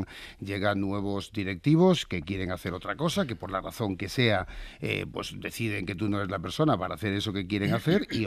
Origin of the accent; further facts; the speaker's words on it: Seville, Andalusia, Spain; moved away as an adult; now in Madrid, Spain; mi primer trabajo como becario en Madrid cuando vine de Sevilla fue aquí